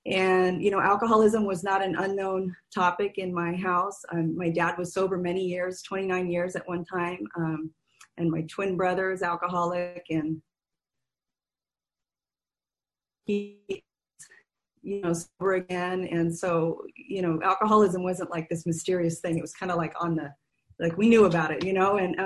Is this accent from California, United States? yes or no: yes; California, United States; I grew up in California. I came from a really, you know, good family